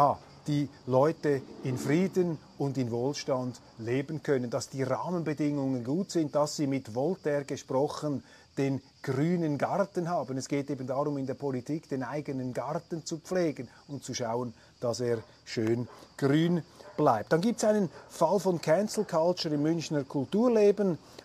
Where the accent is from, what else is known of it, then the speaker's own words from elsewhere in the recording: Switzerland; also ich bleibe noch etwas vorsichtig da als Schweizer mit meiner Außenperspektive.